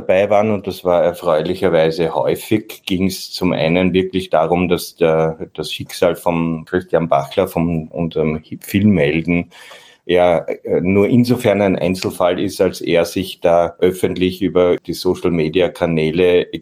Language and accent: German; Vienna, Austria; Ich bin in Wien, in meiner Heimat.